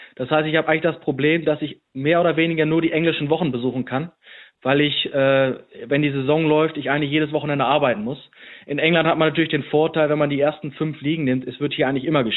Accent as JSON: {"language": "German", "region": "Hamburg", "country": "Germany", "tie": "born or raised there", "said": "ich komme aus der Nähe von Hamburg oder bin im Hamburger Raum groß geworden."}